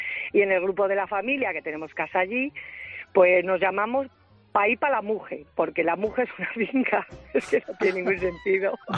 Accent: Ciudad Rodrigo, Castile and León, Spain; nosotros somos de Ciudad Rodrigo.

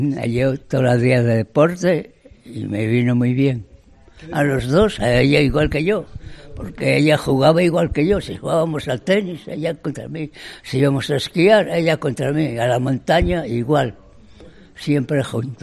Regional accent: Pravia, Asturias, Spain; also born or lived in Ourense; Yo nací en Orense y con año y medio vinieron mis padres para Asturias. Y desde entonces en Asturias estamos. Estábamos en Pravia.

